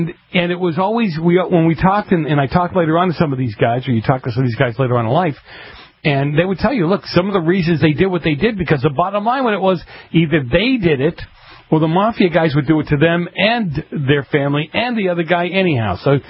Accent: Boston, Massachusetts, United States; We were talking about me growing up in Boston and kind of what some of those families are like.

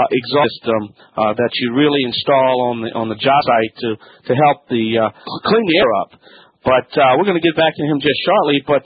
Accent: Louisiana, United States; from the Bayou Land.

